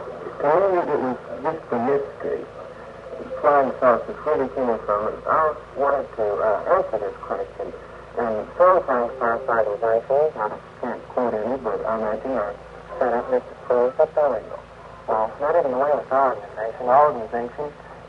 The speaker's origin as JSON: {"language": "English", "town": "Oklahoma City", "region": "Oklahoma", "country": "United States", "said": "Oklahoma City."}